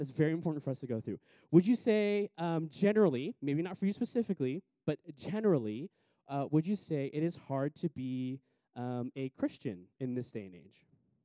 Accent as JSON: {"language": "English", "region": "Hawaii", "country": "United States", "said": "I'm from Hawaii."}